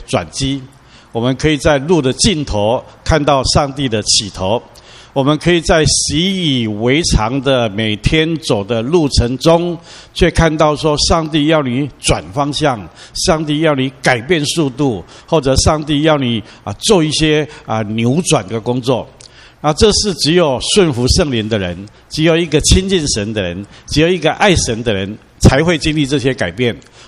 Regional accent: China; now in United States; 我们来自中国，或者我们曾经来美国以后，在东岸，在西岸，然后现在在这里

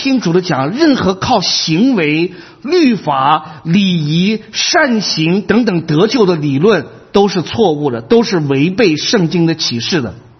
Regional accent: China; 我们中国人是为了世上的财富哈，我们是忍受一切啊。

